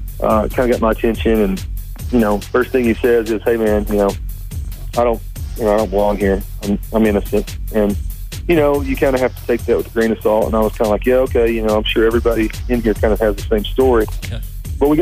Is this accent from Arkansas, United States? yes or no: yes; Arkansas, United States; And, you know, obviously I grew up in Arkansas. I grew up about an hour from where … was born.